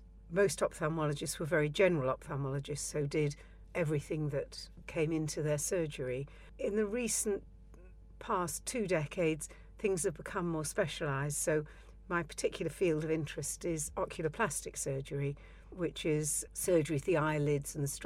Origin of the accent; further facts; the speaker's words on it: Wales, United Kingdom; now in Kent, United Kingdom; I was born and bred in Wales, but recently have lived in Kent, where you don't hear many Welsh accents.